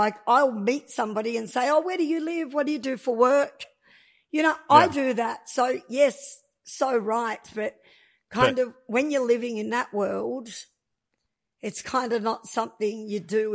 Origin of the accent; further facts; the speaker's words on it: Melbourne, Victoria, Australia; born there; So I was born in Melbourne. My parents lived in Broadmeadows, ironically, when I was born.